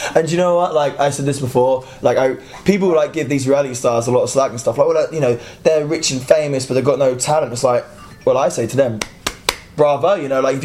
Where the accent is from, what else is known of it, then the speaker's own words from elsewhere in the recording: United Kingdom; He's American, I'm British.